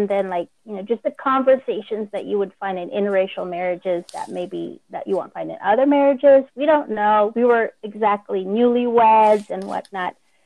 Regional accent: Philippines; now in Oakland, United States; I am a Filipina, and I live here in Oakland.

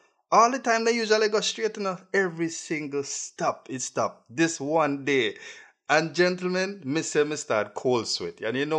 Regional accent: Tobago, Trinidad & Tobago; So well, I'm from Tobago, the island of Tobago, and usually summertime I would go to Trinidad with my family

